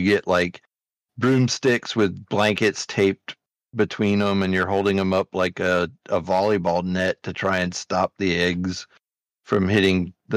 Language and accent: English; Michigan, United States; And growing up in Michigan, it always snows